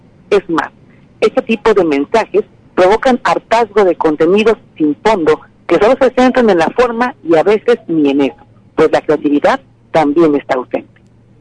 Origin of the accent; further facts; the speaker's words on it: Mexico; como muchos mexicanos, estoy inmersa en el cúmulo de información que se genera en este tiempo electoral.